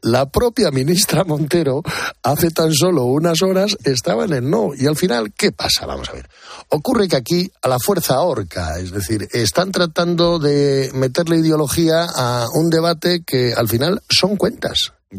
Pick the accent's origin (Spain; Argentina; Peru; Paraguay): Spain; a mí como ciudadano español y como ciudadano europeo